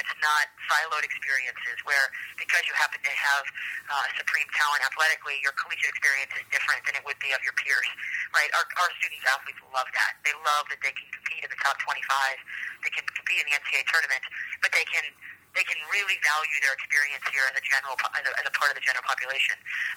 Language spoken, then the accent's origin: English; New Hampshire, United States; You know, New Hampshire's my home. My parents still live there. And, you know, I vacation there in the summer.